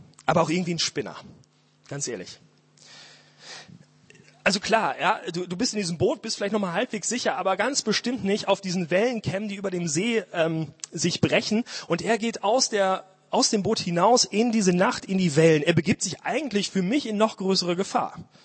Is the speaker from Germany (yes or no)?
yes; Bünde, North Rhine-Westphalia, Germany; Ich bin in Bünde aufgewachsen, Nordrhein-Westfalen, mal Bielefeld.